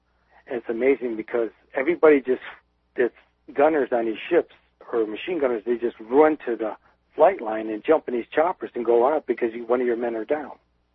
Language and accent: English; Detroit, Michigan, United States; So Danny, I was from Detroit, Michigan.